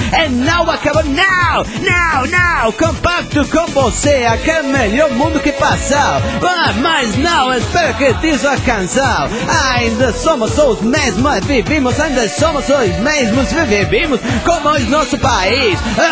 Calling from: Tuluá, Valle del Cauca, Colombia; de Tuluá, Colombia.

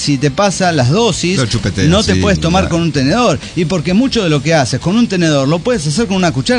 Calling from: Tarija, Bolivia; de Tarija, Bolivia.

